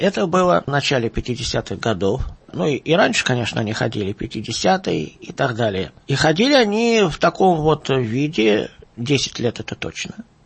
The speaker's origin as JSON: {"language": "Russian", "region": "Moscow", "country": "Russia", "tie": "born or raised there", "said": "я родился в Москве, действительно, но более того, и мой отец родился в Москве, и дед родился в Москве. Вот. Так что старый москвич."}